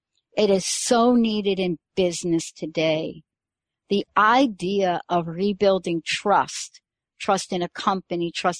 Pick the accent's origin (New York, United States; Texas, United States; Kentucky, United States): New York, United States; I grew up in the Bronx. I grew up in the projects in the Bronx.